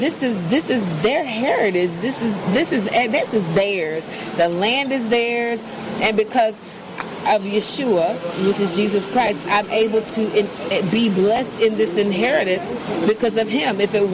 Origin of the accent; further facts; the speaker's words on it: Albany, Georgia, United States; I am from Albany, Georgia.